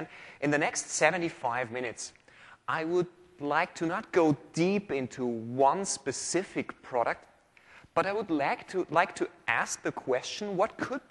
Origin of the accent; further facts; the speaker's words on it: Austria; English is a second language; As you might hear, I'm from Austria, from Europe, so I hope every one of you can understand me well.